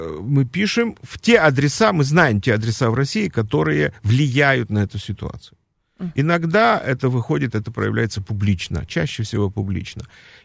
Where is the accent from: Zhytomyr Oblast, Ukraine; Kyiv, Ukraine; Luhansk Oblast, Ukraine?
Zhytomyr Oblast, Ukraine; born there; first language Ukrainian; Russian is a second language; Я родился в Житомирской области. Я щирий українець, можу спілкуватися українською мовою, не забув українську мову, закінчив українську школу на відмінно.